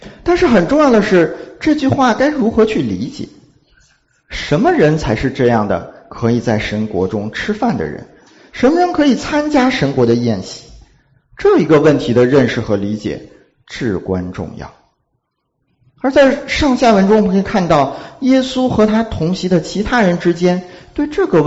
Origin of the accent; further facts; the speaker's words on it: Beijing, China; 菜单呢，里面也按照这个北京的习俗，我是北京人，鸡鸭鱼肉都要齐全